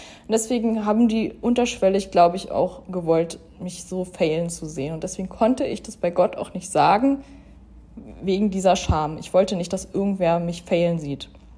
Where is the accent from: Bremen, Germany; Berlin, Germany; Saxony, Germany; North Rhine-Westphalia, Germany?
Berlin, Germany; die Leute um mich herum in Berlin, in meiner Heimat, haben das schon gesehen